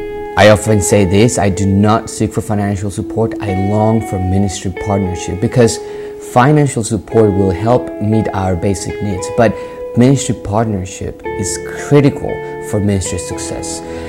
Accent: Mexico City, Mexico; I grew up in Mexico City.

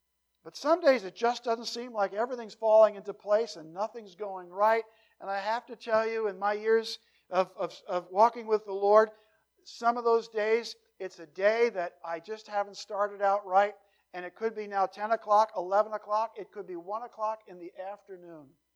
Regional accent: New Jersey, United States; It reminds me of a time when I grew up in New Jersey. We used to go bluefish fishing off the coast of New Jersey.

